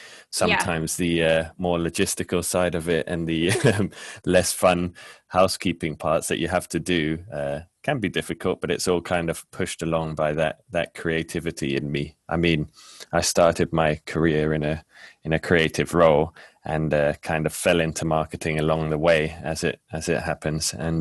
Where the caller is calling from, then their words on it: London, United Kingdom; So I am calling from a flexible working space in Regent's Park, London.